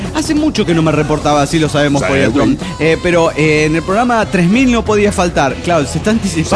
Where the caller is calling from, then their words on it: Angamacutiro, Michoacán, Mexico; de Angamacutiro, México.